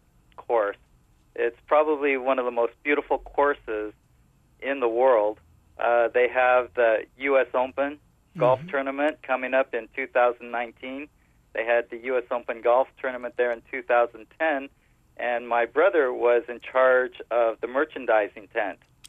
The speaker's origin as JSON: {"language": "English", "town": "Monterey", "region": "California", "country": "United States", "tie": "born or raised there", "said": "I grew up on the Monterey Peninsula. I always consider Monterey one of the most beautiful spots in the world."}